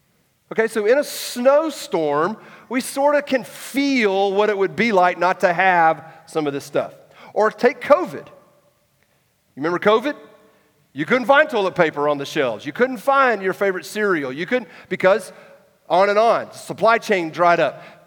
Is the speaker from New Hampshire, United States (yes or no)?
no; Atlanta, Georgia, United States; Okay, I grew up in Atlanta with a bunch of buildings and pavement.